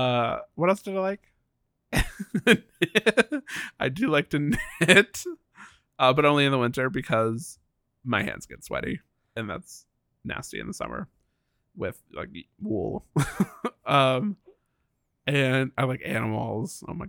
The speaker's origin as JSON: {"language": "English", "region": "Ohio", "country": "United States", "said": "And I'm from Ohio originally, middle of nowhere, Ohio, literally."}